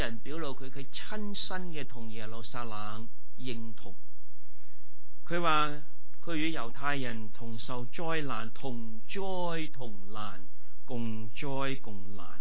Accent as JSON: {"language": "Chinese", "country": "United States", "said": "我们美国人最珍贵的是什么？自由，是不是？"}